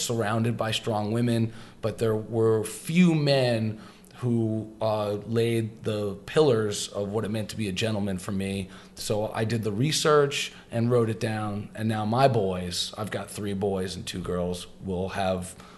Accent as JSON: {"language": "English", "region": "New Jersey", "country": "United States", "said": "I'm a cat from Jersey who grew up, my mother was a secretary and my father was a general contractor."}